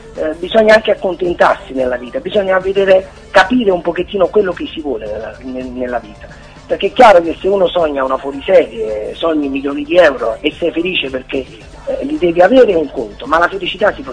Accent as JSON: {"language": "Italian", "region": "Campania", "country": "Italy", "accent": "Neapolitan", "said": "io sono napoletano dall'accento"}